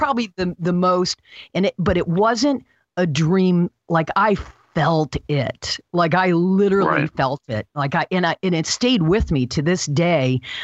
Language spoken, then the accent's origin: English; Michigan, United States; now in California, United States; I was raised in the Lutheran faith, good little Christian girl, went to church every Sunday. And my folks, I moved to California and I started exploring other ideas and ideologies and learning from various people, because my world expanded from just Michigan to a grander thing.